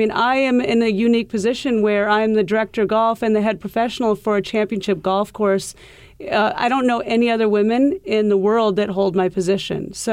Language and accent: English; Iowa, United States; now in New York City, United States; You know, I came from Iowa where golf was huge. The Midwest golf is very big.